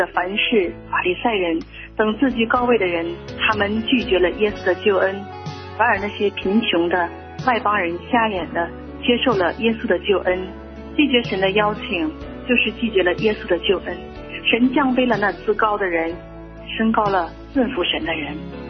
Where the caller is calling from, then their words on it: Heilongjiang, China; 弟兄姊妹好，我是黑龙江的